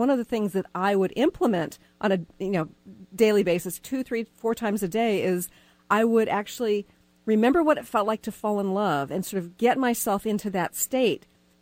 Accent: Texas, United States; And I'm a Southerner at heart too, because I'm originally from Texas.

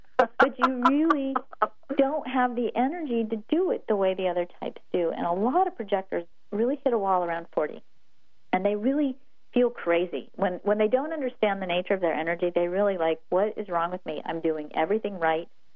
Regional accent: Texas, United States; I'm a Texan

